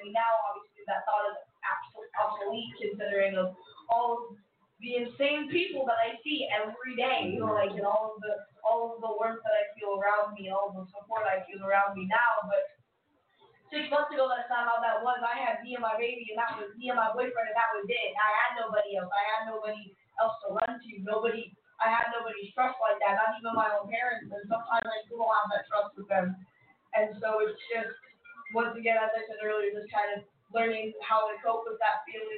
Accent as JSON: {"language": "English", "town": "Cuyahoga Falls", "region": "Ohio", "country": "United States", "said": "because I am from Cuyahoga Falls. I mean, it's Caucasian Falls."}